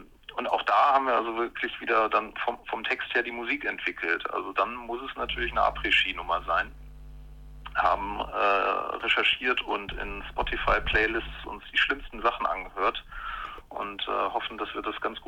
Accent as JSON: {"language": "German", "region": "Bavaria", "country": "Germany", "tie": "born or raised there", "said": "wir sind ja zusammen in Franken zur Schule gegangen und da hat man eigentlich mit der Sozialisation keine Wahl"}